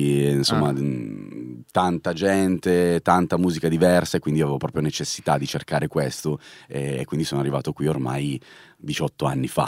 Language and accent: Italian; Noci, Apulia, Italy; now in Milan, Italy; un piccolo paese della provincia di Bari, Noci